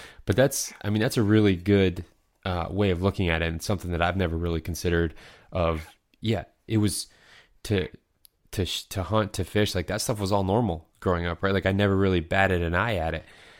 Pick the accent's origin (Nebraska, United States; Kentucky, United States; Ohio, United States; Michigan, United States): Michigan, United States; You know, you're from Pennsylvania, I'm from Michigan